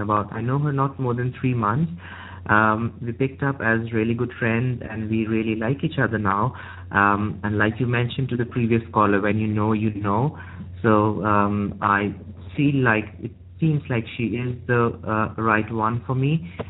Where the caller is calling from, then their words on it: United Kingdom; I'm calling from the UK. I'm calling through Skype.